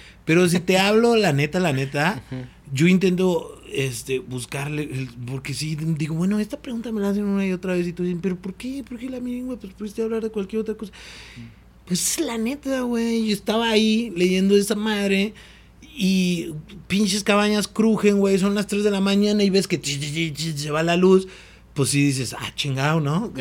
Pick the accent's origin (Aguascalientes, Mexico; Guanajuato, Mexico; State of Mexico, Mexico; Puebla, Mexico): Guanajuato, Mexico; Irapuato; yo soy de Irapuato, soy allá a la vuelta, no soy michoacano